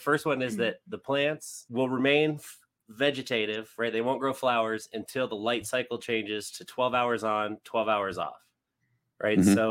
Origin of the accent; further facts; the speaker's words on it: California, United States; now in Colorado, United States; California originally. I've been in Colorado a long time.